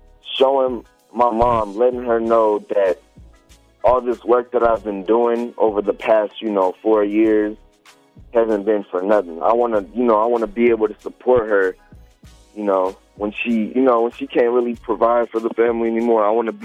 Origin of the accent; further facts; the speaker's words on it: California, United States; I'm from the Bay Area. I've been raised, you know, I was raised in a whole bunch of spots, so, you know, but all in the Bay Area, all around.